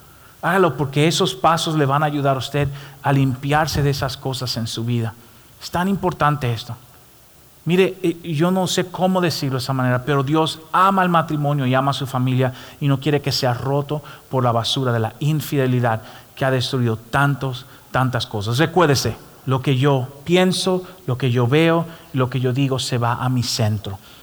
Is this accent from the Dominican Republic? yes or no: yes; Dominican Republic; yo soy muy dominicano y bocón y lo digo todo